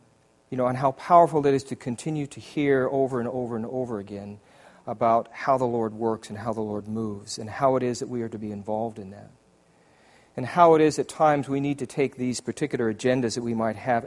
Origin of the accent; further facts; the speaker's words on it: Idaho, United States; And I was already introduced and said, I'm from Idaho, but I want to introduce my wife.